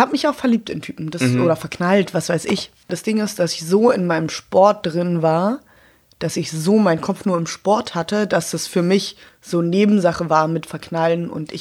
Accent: Berlin, Germany; Ich bin eine Berlinerin

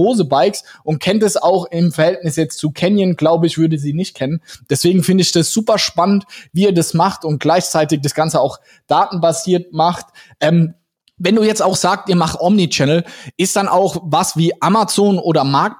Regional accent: Mannheim, Baden-Württemberg, Germany; Wir kommen ja aus Mannheim

